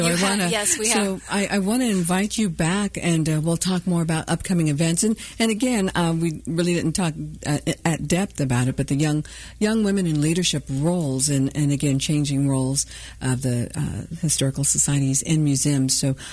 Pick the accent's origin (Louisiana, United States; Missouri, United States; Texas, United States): Missouri, United States; Independence; There is. I'm from Independence.